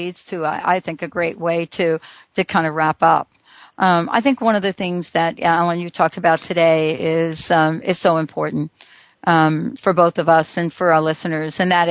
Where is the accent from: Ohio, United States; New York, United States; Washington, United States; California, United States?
New York, United States; I'm from New York. You're from New York.